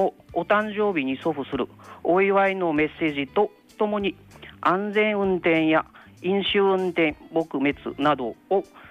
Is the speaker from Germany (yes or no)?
no; Vietnam; Japanese is a second language; now in Japan; はい、ベトナム出身です。